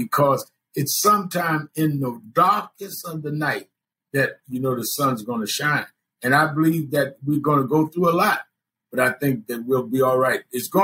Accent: Brooklyn, New York, United States; I was from Brooklyn, but she's from the South.

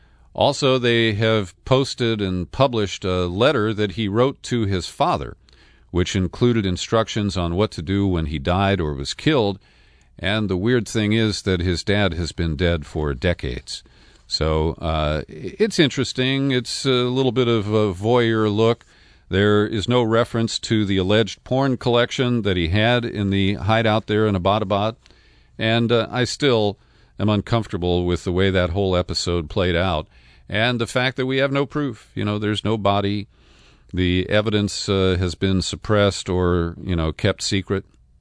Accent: Cincinnati, Ohio, United States; Reform Judaism, which started in my hometown of Cincinnati, Ohio, at Hebrew Union College

